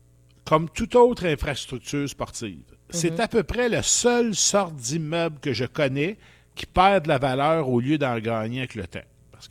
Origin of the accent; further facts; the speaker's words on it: Trois-Rivières, Quebec, Canada; Puis j'étais à Montréal, puis je venais de Trois-Rivières.